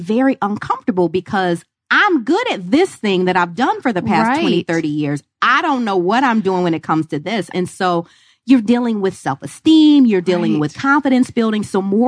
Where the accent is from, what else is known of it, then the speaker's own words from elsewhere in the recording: Michigan, United States; I'm in Michigan. Growing up in Michigan, you're just taught you go work for a good company.